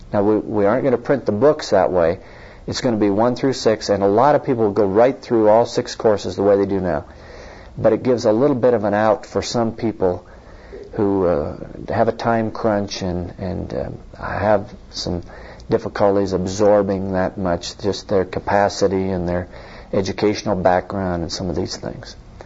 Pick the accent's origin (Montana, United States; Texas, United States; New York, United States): Montana, United States; As you know, I grew up in Montana and had a burden for Montana